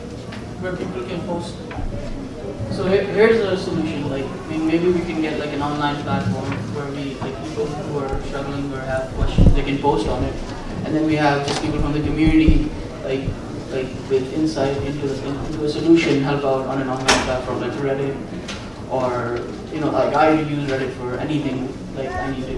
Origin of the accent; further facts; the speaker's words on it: Pakistan; I'm from Pakistan